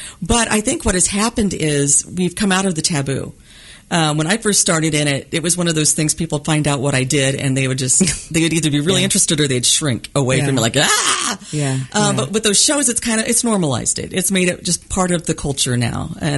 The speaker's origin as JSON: {"language": "English", "region": "Oklahoma", "country": "United States", "tie": "born or raised there", "also_born_or_lived": "California", "said": "I grew up in Oklahoma, and then I was out in California for 5 years and then ended up here."}